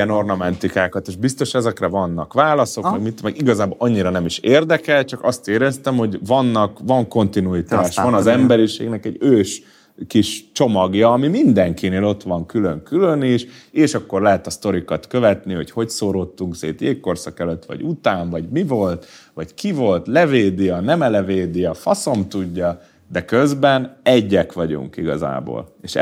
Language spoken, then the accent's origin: Hungarian; Hungary; Magyarok vagyunk, nem?